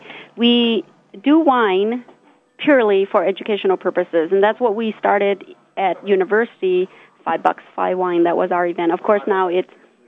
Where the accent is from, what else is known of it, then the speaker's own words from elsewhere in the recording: Washington, United States; now in Tucson, United States; Oh, my gosh. My home state.